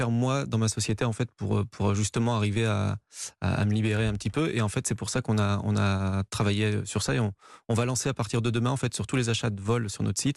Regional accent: Nouvelle-Aquitaine, France; Je suis originaire de la Creuse et je suis parti faire mes études à Aix-en-Provence.

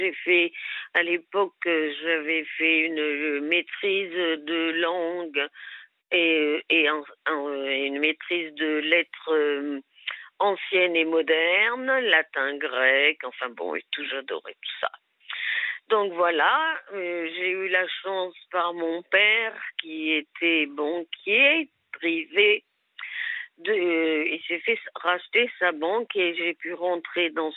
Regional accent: Le Puy-en-Velay, Auvergne-Rhône-Alpes, France; Par contre, je suis native du Puy-en-Velay en Auvergne.

